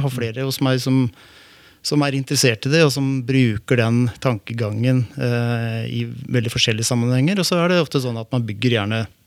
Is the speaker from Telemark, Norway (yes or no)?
no; Sandnes, Rogaland, Norway; accent: Eastern Norwegian; also born or lived in Rælingen; så lenge jeg er oppvokst i Sandnes, hvor jeg flyttet dit som 6-åring eller 7-åring. Jeg er født i Lillestrøm, eller da, rett og slett i Rælingen.